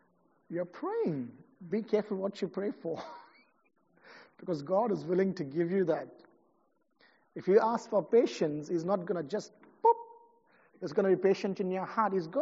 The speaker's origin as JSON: {"language": "English", "region": "South India", "country": "India", "said": "I come from South India."}